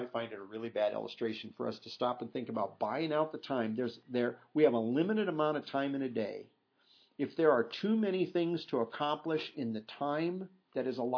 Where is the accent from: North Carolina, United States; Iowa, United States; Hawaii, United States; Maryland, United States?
Iowa, United States; My wife and I come from Iowa.